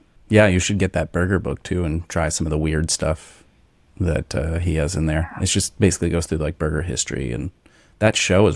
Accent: the South, United States; growing up in the South, I would accept that challenge also.

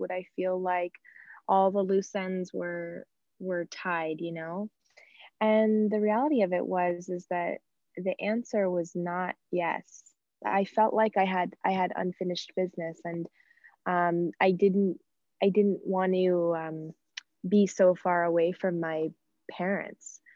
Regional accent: Aspen, Colorado, United States; also born or lived in Denver; I am originally from Aspen, Colorado. I was born in Aspen and I grew up in the valley there.

